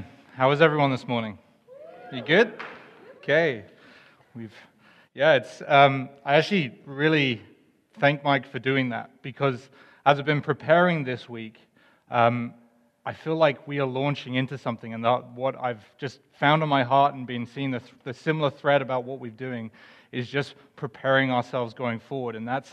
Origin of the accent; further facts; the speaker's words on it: England, United Kingdom; I am not from Scotland. My accent is apparently wearing a little bit thin the more time I spend with you. But I am English, and I will try and put my most English accent on